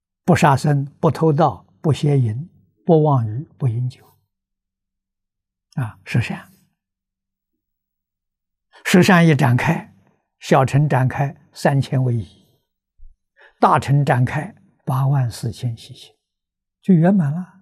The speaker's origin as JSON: {"language": "Chinese", "country": "China", "said": "我们中国人自古讲的孝亲尊师，佛也这么说法啊。"}